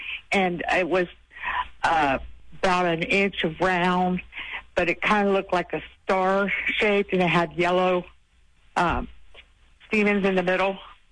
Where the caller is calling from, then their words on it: Hamilton, Ohio, United States; Hamilton.